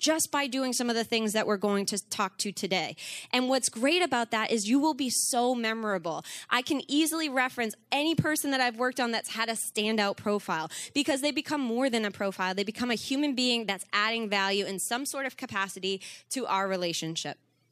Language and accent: English; Boston, Massachusetts, United States; I'm from Boston. I live in Boston. That's my heart and home.